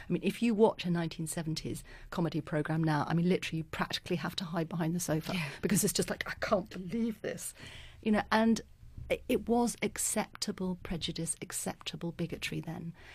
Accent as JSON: {"language": "English", "region": "London", "country": "United Kingdom", "tie": "born there", "said": "I was born in London."}